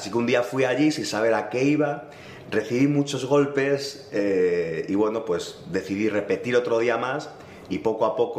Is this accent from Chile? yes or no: no; Madrid, Community of Madrid, Spain; moved away as an adult; ha sido mi única ciudad donde he vivido hasta los 26 años, que emprendí la aventura de irme a Nueva Zelanda, pero soy madrileño, castizo, y bueno, de ahí es mi papá, y mi mamá es de Toledo, que es de una ciudad cerquita de Madrid.